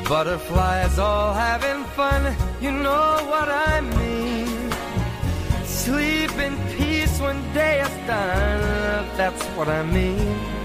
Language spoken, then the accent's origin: Swedish; Domsjö, Västernorrland County, Sweden; Jag är uppvuxen i Domsjö